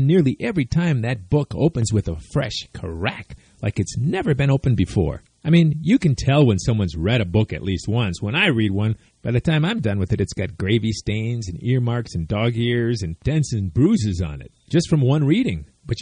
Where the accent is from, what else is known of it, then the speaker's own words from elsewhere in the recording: Chicago, Illinois, United States; That's not to say back in my hometown of Chicago, I wasn't at a lot of parties where I ran into the same roadblock